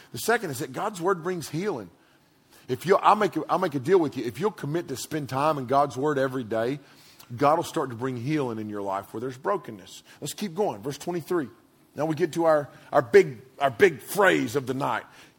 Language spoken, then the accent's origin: English; United States; as an American, what's very, emotional to me, coming from a family with a military lineage and people that were wounded in combat